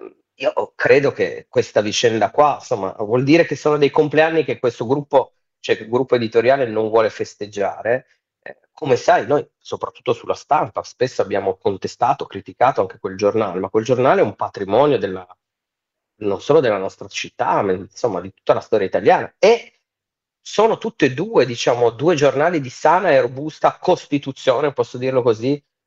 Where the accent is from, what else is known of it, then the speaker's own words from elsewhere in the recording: Turin, Piedmont, Italy; lo dico da torinese